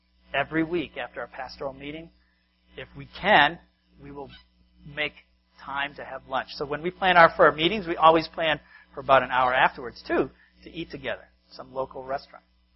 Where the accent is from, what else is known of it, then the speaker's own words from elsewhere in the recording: Massachusetts, United States; I remember the meals I had together with my family growing up in Massachusetts. My parents came from the Midwest